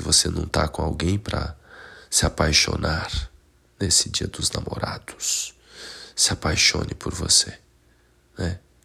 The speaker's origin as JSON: {"language": "Portuguese", "region": "Minas Gerais", "country": "Brazil", "accent": "Minas Gerais", "said": "Na época com um sotaque muito mais carregado das Minas Gerais, né?"}